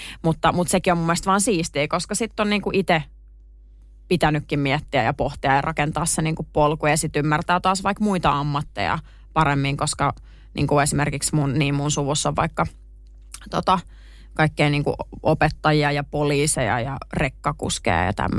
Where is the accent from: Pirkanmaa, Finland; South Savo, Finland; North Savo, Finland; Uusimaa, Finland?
Uusimaa, Finland; Vantaa; mä oon niinku Vantaalta kotoisin ja siellä sitten yläasteella kun olin